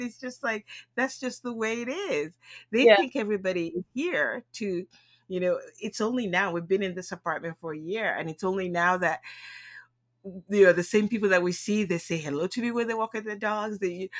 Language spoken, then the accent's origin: English; United States; And because being American, I just say hello to everybody